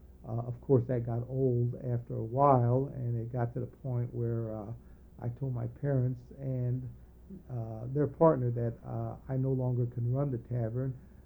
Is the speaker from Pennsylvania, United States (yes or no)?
yes; Pittsburgh, Pennsylvania, United States; from the way that I was raised in Lincoln Place and with my friends, it didn't make any difference with me.